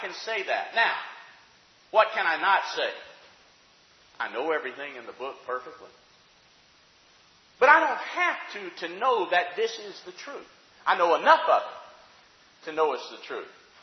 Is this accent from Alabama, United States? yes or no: yes; Alabama, United States; I am an American. I am an Alabamian, you know. I speak with pride about that sometimes. I love being from the South. I love being from Alabama.